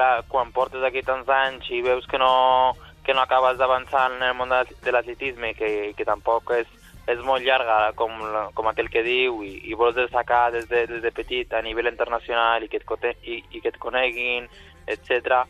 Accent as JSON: {"language": "Catalan", "town": "Reus", "region": "Catalonia", "country": "Spain", "said": "Jo soc de Reus, d'origen marroquí."}